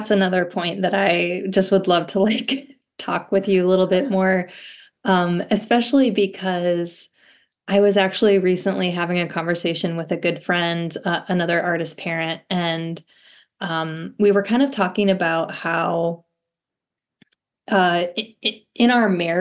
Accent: New York, United States; So we had 2 years in Georgia. I'm from New York State. And then we moved back to New York and we were there for a few years.

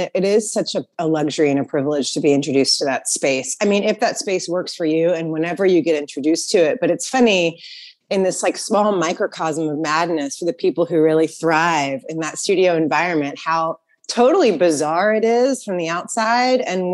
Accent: Nashville, Tennessee, United States; also born or lived in Boston / New York; So I'm from Nashville.

